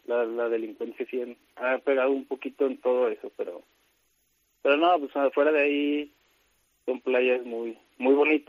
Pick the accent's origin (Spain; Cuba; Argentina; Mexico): Mexico; Ah, no, soy mexicano.